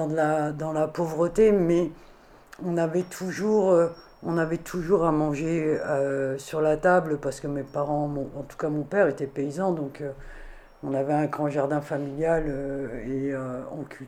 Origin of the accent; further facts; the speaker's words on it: Grand Est, France; Non, je suis née là-bas en Lorraine. Et franchement, je suis fière d'être née dans l'est de la France, parce que ça m'a apporté une richesse énorme. D'être née à la campagne